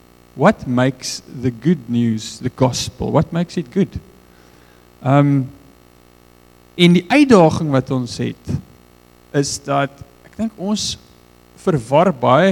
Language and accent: Afrikaans; Free State, South Africa; now in Cape Town, South Africa; ons kom uit die Vrystaat uit en dis nie wat op my hart is nie. Maar altyd as ek terugkom van daar af, dan sukkel ek om weer teenwoordig te raak in die Kaap, want ek bly maar 'n ou Vrystaatertjie